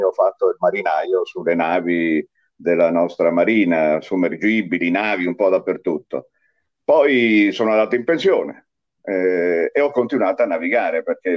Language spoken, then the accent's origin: Italian; Trentino-Alto Adige, Italy; born there; prima di tutto sono nato in Trentino, quindi sono innanzitutto un montanaro, tra virgolette.